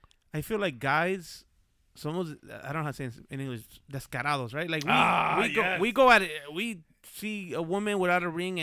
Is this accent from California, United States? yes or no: yes; Los Angeles, California, United States; I'm from South Central. That shit don't scare me. Trolley. I was born in Martin Luther King Hospital.